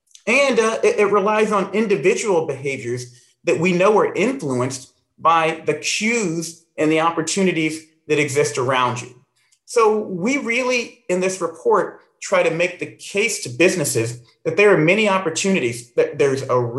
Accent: Indiana, United States; I know you came to my hometown of Indiana and visited a company right here in Indiana.

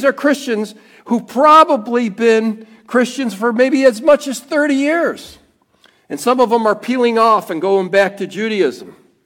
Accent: Rochester, New York, United States; I'm from Rochester, New York.

